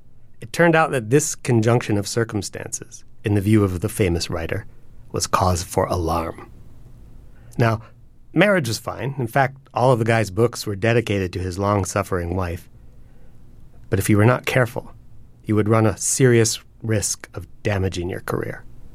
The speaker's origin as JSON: {"language": "English", "town": "Columbia", "region": "Maryland", "country": "United States", "tie": "born or raised there", "said": "when I grew up in Columbia, Maryland, there was this family"}